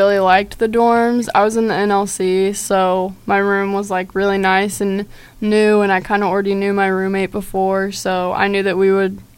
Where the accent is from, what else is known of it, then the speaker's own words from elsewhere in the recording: Topeka, Kansas, United States; So I'm from Topeka, Kansas, so I'm not that far from home